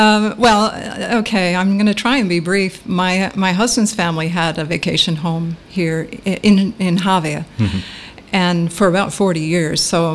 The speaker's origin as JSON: {"language": "English", "region": "Nova Scotia", "country": "Canada", "also_born_or_lived": "Bermuda", "moved": "as an adult", "said": "Yes, that's right. I'm from Nova Scotia."}